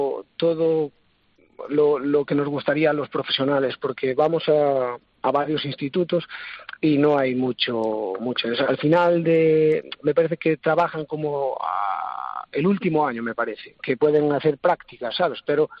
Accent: Galicia, Spain; Nosotros somos de Galicia, trabajamos por toda la geografía gallega

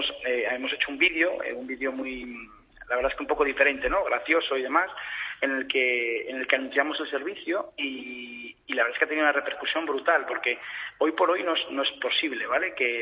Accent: Somo, Cantabria, Spain; nosotros somos de Somo, un pequeño pueblo de Cantabria, y somos un pueblo muy, muy surfero

